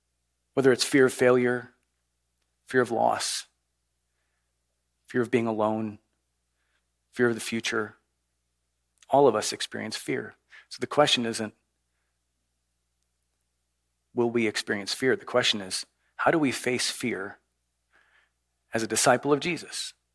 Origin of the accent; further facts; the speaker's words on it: Chicago, Illinois, United States; I grew up in Chicago.